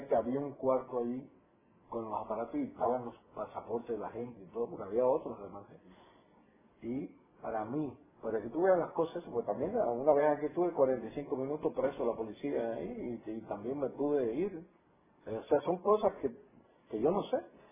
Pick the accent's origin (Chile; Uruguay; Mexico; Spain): Mexico; moved away as an adult; also born or lived in Costa Rica / Puerto Rico; pedí que me dieran, como mexicano, ¿verdad?